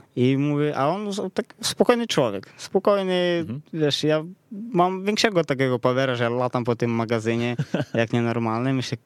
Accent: Pidpolozzia, Zakarpattia Oblast, Ukraine; Polish is a second language; Ogólnie jestem ze wsi, z Ukrainy, taka ukraińska taka wieś mm-hmm. w górach.

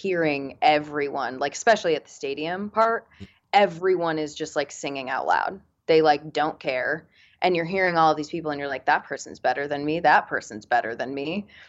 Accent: Connecticut, United States; Yes, I'm from Connecticut.

